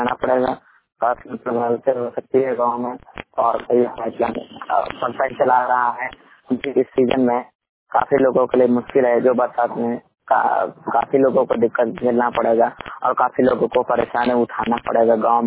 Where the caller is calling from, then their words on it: Khempur, Uttar Pradesh, India; मंडी reporter Khempur जिला बांदा उत्तर प्रदेश।